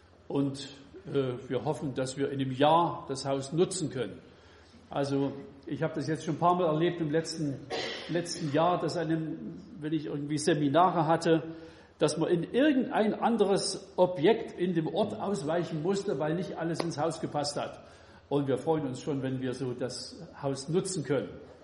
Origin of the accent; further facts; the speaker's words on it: Kirchberg, Saxony, Germany; Und ich wohne ein bisschen südlich von Zwickau, also so ins Erzgebirge rein. Kirchberg ist meine Heimatgemeinde. Ich wohne nebenan auf dem Dorf. Hartmannsdorf, muss man nicht gewesen sein, aber kann man gut wohnen.